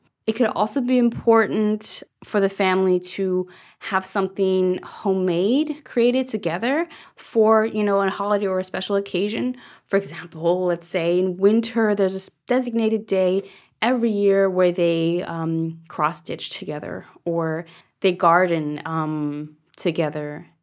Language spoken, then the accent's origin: English; Germany; And I'm from Germany, and so I moved to Germany when I was a teenager.